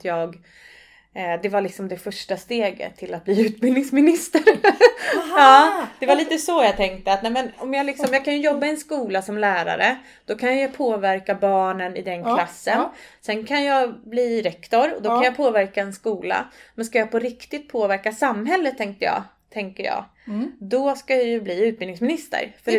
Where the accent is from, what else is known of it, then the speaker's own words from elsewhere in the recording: Stockholm, Stockholm County, Sweden; born there; Nej, jag är född i Älvsjö, söder om Stockholm. Jag har 2 syskon, uppväxt med mamma och pappa, en idrottsfamilj.